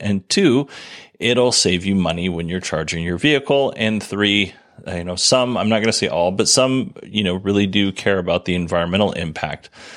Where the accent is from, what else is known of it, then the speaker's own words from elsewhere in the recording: Alaska, United States; But I grew up in Alaska. I grew up right by, like I grew up right next to the Tesoro refinery. Right down the road was the Chevron refinery.